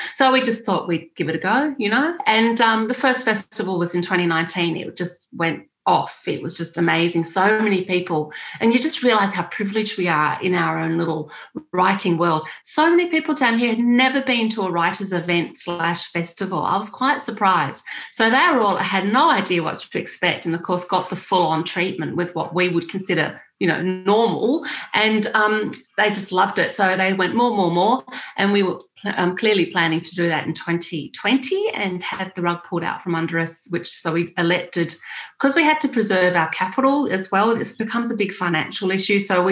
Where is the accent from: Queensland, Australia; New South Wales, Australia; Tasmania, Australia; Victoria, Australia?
New South Wales, Australia; Sydney; at the time when I grew up on the Northern Beaches, the horse population on the Northern Beaches was the highest in all of Sydney.